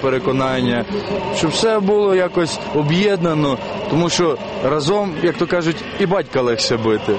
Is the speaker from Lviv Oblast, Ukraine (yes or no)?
yes; Lviv, Lviv Oblast, Ukraine; Я зі Львова.